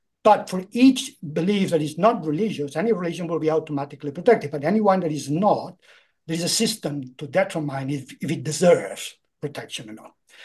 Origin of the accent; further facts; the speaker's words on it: Catalonia, Spain; English is a second language; now in United Kingdom; since I was originally from Catalonia. I moved in the UK 30 years ago